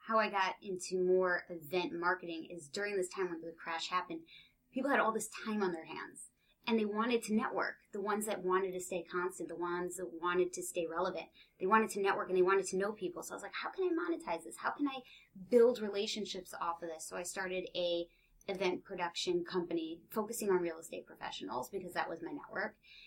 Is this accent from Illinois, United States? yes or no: yes; Chicago, Illinois, United States; now in New York, United States; And I came to New York from Chicago thinking I was going to work in TV, in music, fashion.